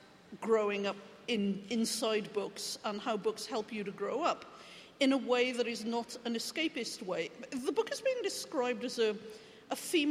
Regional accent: Wales, United Kingdom; So I would get preconceptions about being Welsh in Canada and particularly in the US. And so I wanted to write about the part of Wales that I came from

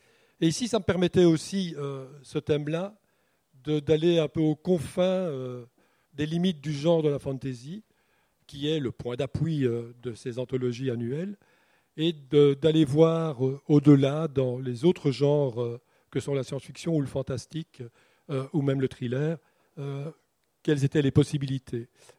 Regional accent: Belgium; Je voulais des Belges, par exemple, parce que je suis belge.

